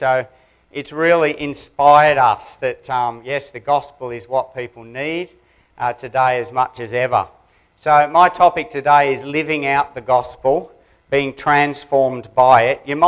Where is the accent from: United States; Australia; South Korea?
Australia; accent: Australian; So you guys have got to come with me and catch on to my Aussie accent in one morning, in a half an hour.